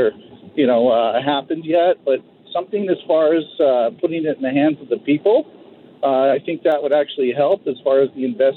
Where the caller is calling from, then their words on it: Hemet, California, United States; from Hemet.